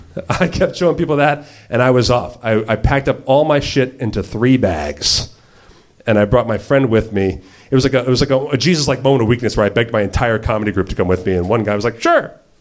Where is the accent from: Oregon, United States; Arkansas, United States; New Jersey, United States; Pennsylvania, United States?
New Jersey, United States; Now, I grew up on the Jersey Shore, so we have seasons and we have off seasons.